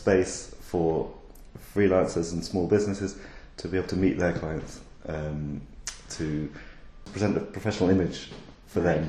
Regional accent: United Kingdom; I'm British

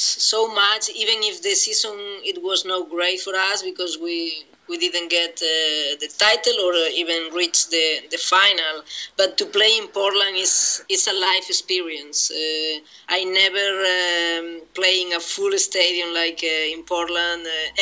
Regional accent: Spain; English is a second language; I grew up in Spain

